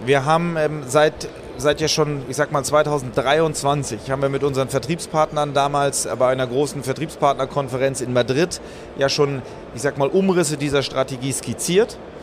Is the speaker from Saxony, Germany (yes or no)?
no; Schleswig-Holstein, Germany; ursprünglich komme ich ganz oben auch aus Schleswig-Holstein. Bin in Oldenburg in Holstein zur Schule gegangen, in Ostholstein groß geworden, auf einem landwirtschaftlichen Betrieb.